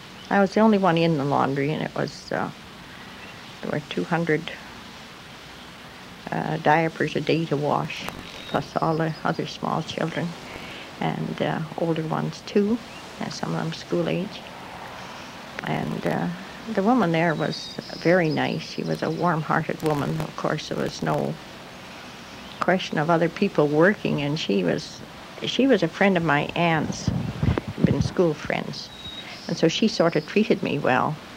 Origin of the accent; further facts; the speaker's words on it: Dunkirk, Saskatchewan, Canada; born there; I was born in the Prairie, Dunkirk, Saskatchewan, just 30 miles south of Moose Jaw.